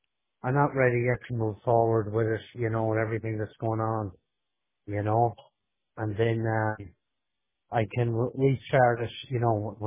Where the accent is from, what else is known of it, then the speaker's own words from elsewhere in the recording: Ireland; my brother just died this morning in my country, in Ireland.